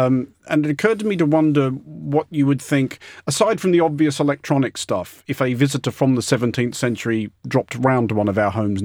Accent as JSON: {"language": "English", "country": "Australia", "tie": "born or raised there", "said": "I mean, I grew up in Australia where you are much more inclined to know who your neighbours are"}